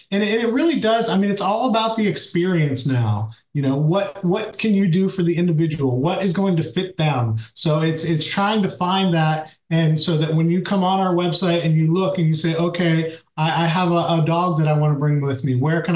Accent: Berlin, Pennsylvania, United States; Like I grew up in Berlin, a little town in Somerset County, and we have a brewery there called White Horse Brewing.

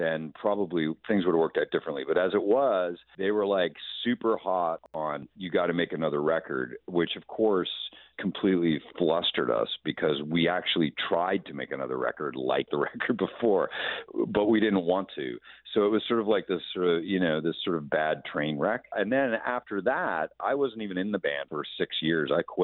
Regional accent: Toronto, Ontario, Canada; because I grew up in Toronto

